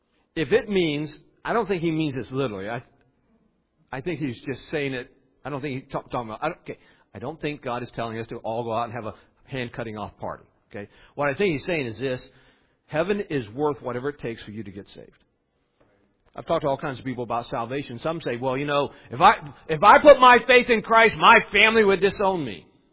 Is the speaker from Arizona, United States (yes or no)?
no; West Virginia, United States; I'm from West Virginia. This is a true story.